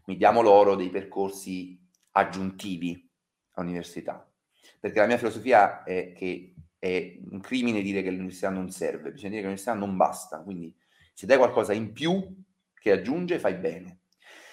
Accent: Caserta, Campania, Italy; Andrea è originario di Marcianise, io sono originario di Caserta.

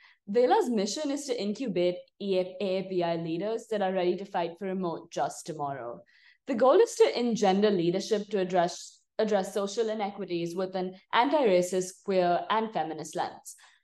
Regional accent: Mumbai, Maharashtra, India; English is a second language; now in United States; I'm from Mumbai, which is in India. So for me, home is around a 28-hour flight away.

